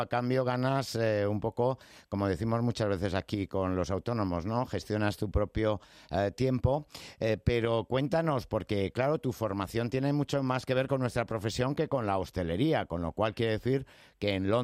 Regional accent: Madrid, Community of Madrid, Spain; Los madrileños somos como los gallegos.

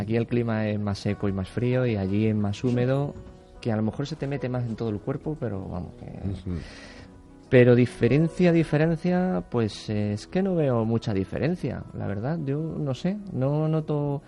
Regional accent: Ceuta, Spain; Yo soy de Ceuta. Yo nací en Ceuta en el 79.

